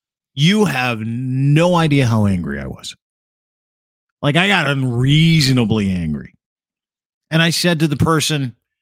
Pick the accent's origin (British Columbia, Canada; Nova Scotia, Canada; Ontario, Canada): Ontario, Canada; Markham; I'm from Markham, which is 70% Asian.